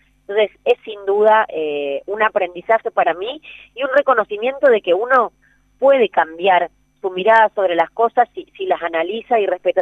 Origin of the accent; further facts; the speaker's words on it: Argentina; Igual la sociedad argentina tiene un problema, y eso lo digo como argentina, ¿no?